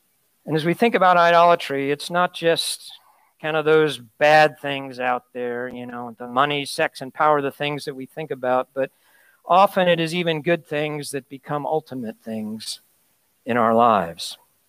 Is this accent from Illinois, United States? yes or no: yes; Chicago, Illinois, United States; So I grew up in Chicago.